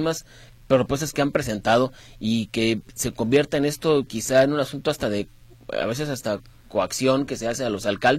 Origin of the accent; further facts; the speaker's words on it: Mexico; de que note que hay que hacer un embate como mexicanos ante el autoritarismo